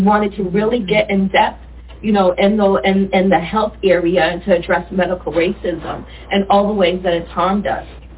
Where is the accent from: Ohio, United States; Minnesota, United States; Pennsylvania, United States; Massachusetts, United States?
Massachusetts, United States; Boston; I grew up in Boston. I have friends in South Shore.